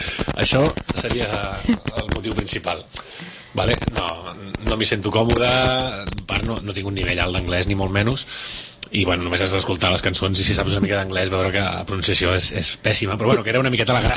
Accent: Catalonia, Spain; soc català, tu, per què no?

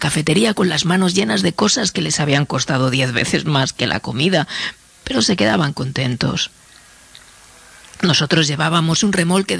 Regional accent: Las Cruces, New Mexico, United States; Yo nací y crecí allí, cerca de Las Cruces, cerca de la región de Llano Estacado.

